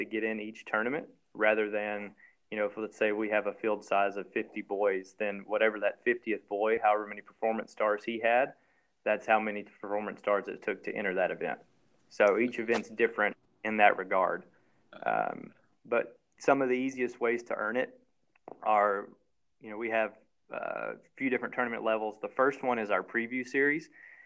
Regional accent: Kentucky, United States; I mean, I'm originally from Kentucky, so when I was playing, we didn't really have that many opportunities available

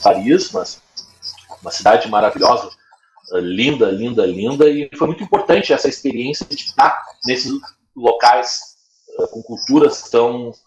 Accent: Brazil; eu como brasileiro, né, eu me senti estrangeiro lá.

